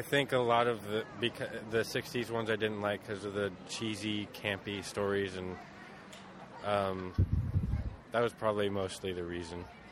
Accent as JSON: {"language": "English", "town": "Seattle", "region": "Washington", "country": "United States", "said": "I am from Seattle"}